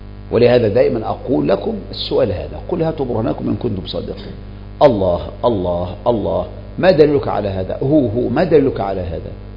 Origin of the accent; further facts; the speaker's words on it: Egypt; ومن هنا ينتشر عندنا في مصر يا هو